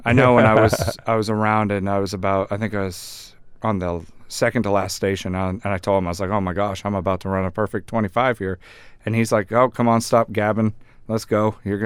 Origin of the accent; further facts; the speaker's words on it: Vermont, United States; now in Anchorage, United States; after growing up in Vermont and then to come up here, you know, it was always a dream to visit Alaska